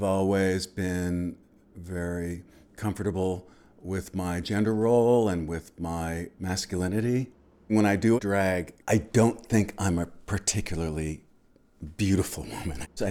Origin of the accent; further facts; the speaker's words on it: Wellesley, Massachusetts, United States; I was born and raised in Wellesley, and I was the fourth and last child of my mother, who had three husbands.